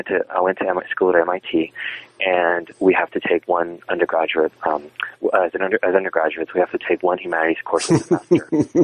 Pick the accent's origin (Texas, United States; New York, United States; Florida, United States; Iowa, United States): Texas, United States; now in Cambridge, United States; South Texas to Massachusetts, to Cambridge. One of the things that I realized was that, when I was growing up in South Texas